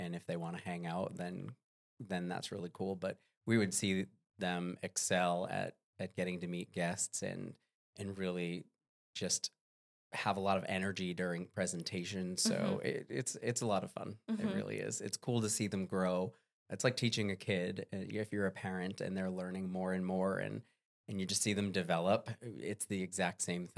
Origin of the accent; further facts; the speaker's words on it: Massachusetts, United States; now in Florida, United States; Well, I grew up in Massachusetts and I love the ocean.